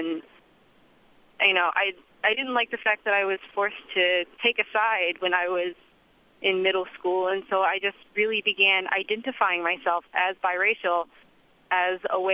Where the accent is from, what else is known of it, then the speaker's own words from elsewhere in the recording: Detroit, Michigan, United States; And that's just because of how and where I was raised. I was raised in Detroit and I was raised around blacks.